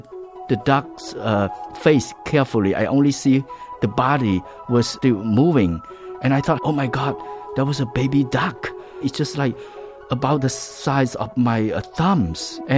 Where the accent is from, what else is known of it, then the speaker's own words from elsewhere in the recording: Kampong Speu, Cambodia; Where I grew up in Kampong Speu, at that time, me and my brother was running, laughing, swimming, and catching fish and shrimps at the river